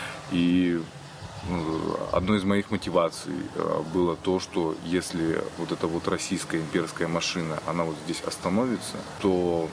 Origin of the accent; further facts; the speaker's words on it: Brest Region, Belarus; also born or lived in Minsk; Я родом из Брестской области. Я прожил там до поступления в университет, затем я переехал в Минск. Долгое время я прожил в Минске. То есть я там жил, работал, у меня там семья.